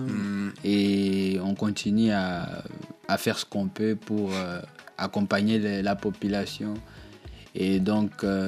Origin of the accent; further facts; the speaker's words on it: Eastern DRC, DR Congo; ma ville natale ou bien dans ma zone, toute l'est de la République démocratique du Congo.